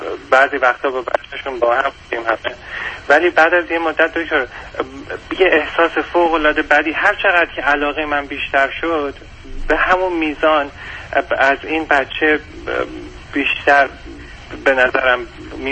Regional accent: Iran; moved away as an adult; من سال 2009 از ایران اومدم بیرون با مدرک دکترای دامپزشکی

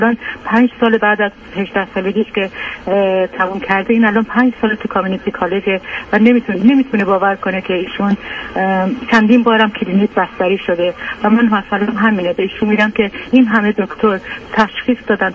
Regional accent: Iran; now in United States; ما از ایران اومدیم آمریکا

